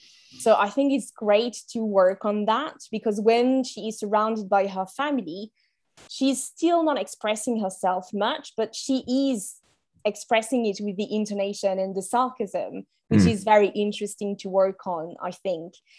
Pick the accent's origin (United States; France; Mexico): France; English is a second language; moved away as an adult; I think just the full experience on being on my own at 18 years old, you know, I'm from France and originally from like a small village.